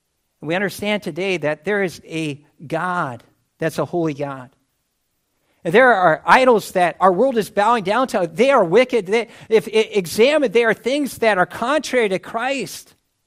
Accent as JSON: {"language": "English", "country": "United States", "tie": "born or raised there", "said": "I know this from growing up in the States."}